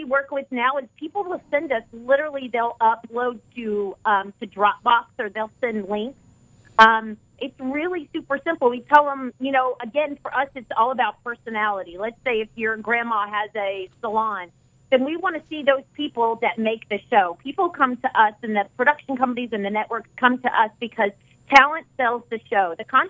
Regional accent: Florida, United States; because we're from Florida, I mean, we go all over, but we love to really highlight our Florida talent as well.

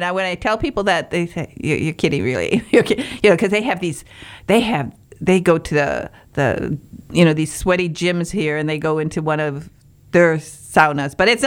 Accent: Baraga, Michigan, United States; born there; They're in Pelkey. I was born in Baraga.

